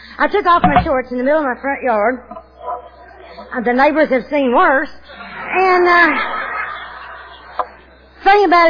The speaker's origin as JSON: {"language": "English", "town": "North Little Rock", "region": "Arkansas", "country": "United States", "said": "we are rivals with Little Rock, so it's really important that you know I'm from North Little Rock."}